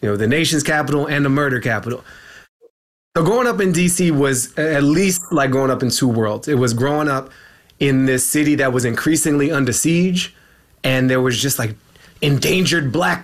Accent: Washington, District of Columbia, United States; I was born in George Washington University Hospital, 7:39 p.m. September 11th, to my mother

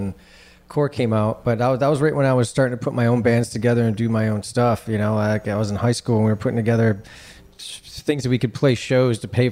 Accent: Detroit, Michigan, United States; I'm from Detroit.

